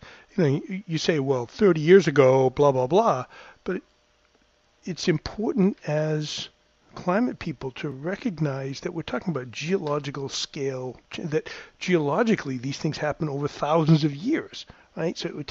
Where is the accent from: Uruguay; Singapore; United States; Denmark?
United States; Massachusetts; I mean, to switch back to the Massachusetts, I mean, I grew up near Rhode Island